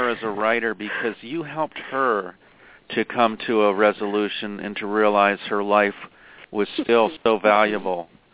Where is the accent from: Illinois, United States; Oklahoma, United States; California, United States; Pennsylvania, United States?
Pennsylvania, United States; Her 3rd book is set in Amish country in Pennsylvania, my home state.